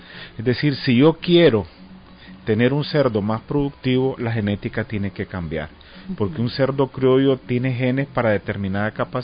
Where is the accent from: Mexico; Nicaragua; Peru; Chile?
Nicaragua; todo nuestro orgullo patrio como nicaragüense